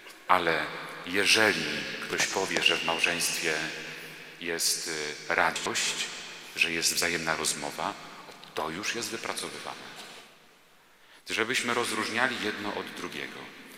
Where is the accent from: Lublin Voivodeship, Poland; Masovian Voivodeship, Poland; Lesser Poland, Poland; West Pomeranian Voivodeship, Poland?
West Pomeranian Voivodeship, Poland; Koszalin; ponieważ jestem z Koszalina, to była pielgrzymka piesza z Koszalina do Częstochowy.